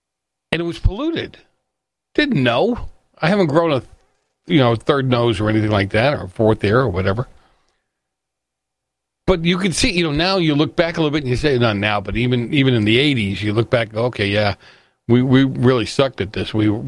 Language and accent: English; Boston, Massachusetts, United States; Matter of fact, where I grew up in Boston, right, the Boston Harbor was polluted.